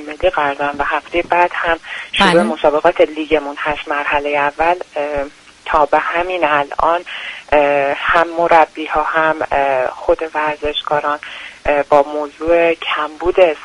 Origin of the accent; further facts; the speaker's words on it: Zanjan Province, Iran; من اصالتا خودم هم زنجانی هستم